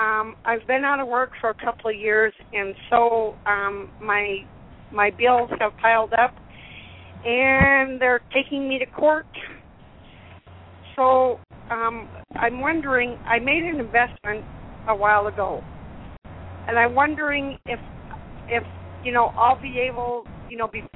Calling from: Utah, United States

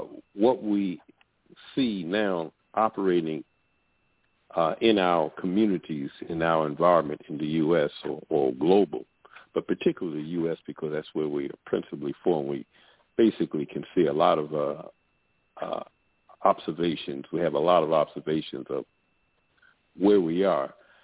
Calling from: Florida, United States; I'm calling from South Florida.

